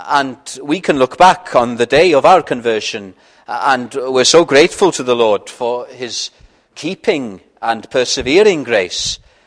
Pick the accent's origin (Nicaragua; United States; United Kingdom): United Kingdom; Wales; first language Welsh; English is a second language; I'm a Welsh-speaking Welshman. As Saul of Tarsus said, Hebrew of the Hebrews, well, I can say a Welshman of the Welshmen, coming from North Wales.